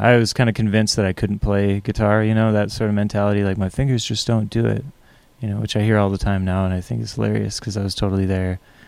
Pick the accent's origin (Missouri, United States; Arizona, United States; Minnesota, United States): Minnesota, United States; Farmington; I grew up in Farmington.